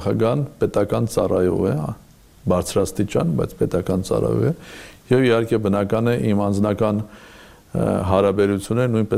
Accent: Armenia; ես Սփյուռքում ապրող հայաստանցի եմ եւ Հայաստանում ապրող ինչ որ իմաստով նաեւ սփյուռքահայ եւ քանի որ կյանքիս կես ապրել եմ դրսում եւ ոչ միայն Բրիտանիայում այլ տարբեր երկրներում

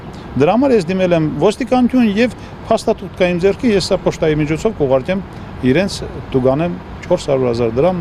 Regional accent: Garni, Kotayk, Armenia; Ես ապրել եմ Գառնիում, ծնվել եմ Գառնիում, մեծացել եմ Գառնիում եւ պահել, պահպանելու եմ Գառնին ու հետանոսական տաճարը։

